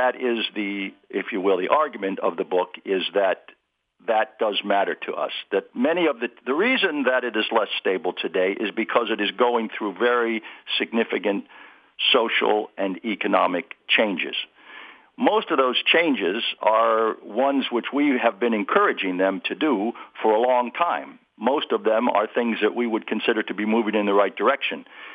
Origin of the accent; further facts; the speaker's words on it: Delaware, United States; Well, I grew up in Delaware, and I went to university at Oxford, where I studied Arabic because I wished to join the Foreign Service.